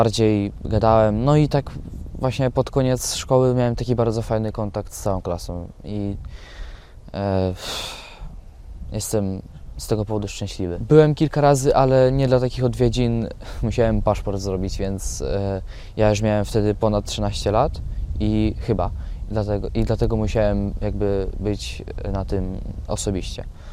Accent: Eastern Ukraine, Ukraine; Polish is a second language; also born or lived in Gdańsk / Wejherowa; now in Czersk, Poland; przyjechałem z Ukrainy ze wschodu i przez jakiś czas najpierw mieszkałem w Gdańsku, potem bliżej Wejherowa, to tam na zachód od Gdańska. I właśnie tak gdzieś po pół roku życia w Polsce przeprowadziłem się do tego Czersku, w którym teraz mieszkam.

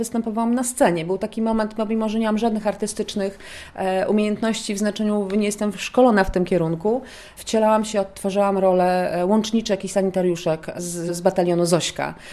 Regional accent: Lublin, Lublin Voivodeship, Poland; moved away as an adult; now in Warsaw, Poland; Nie jestem z Warszawy, ja pochodzę z Lublina. Do Warszawy przyjechałam w 1998 roku na studia.

